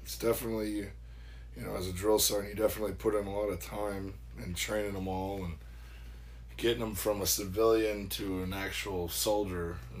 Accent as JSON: {"language": "English", "town": "Comfrey", "region": "Minnesota", "country": "United States", "said": "I'm from Minnesota, a little town by the name of Comfrey."}